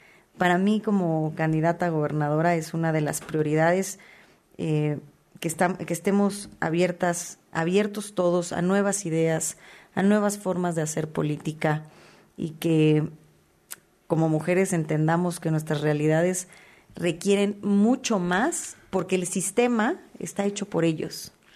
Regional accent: State of Mexico, Mexico; soy más mexiquense que priista y quiero que a mi estado le vaya bien.

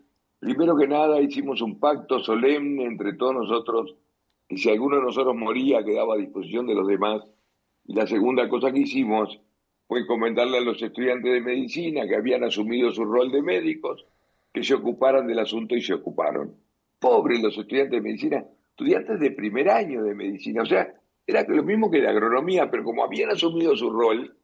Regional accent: Uruguay; En mi país no hay nieve, la montaña más alta acá en Uruguay tiene 500 metros.

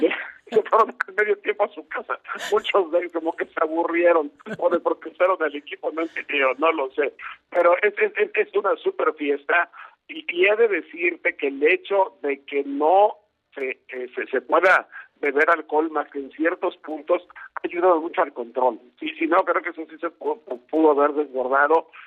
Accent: Argentina; now in Doha, Qatar; Yo no voy al estadio de México, vengo desde Argentina, tengo intervenciones desde estudio.

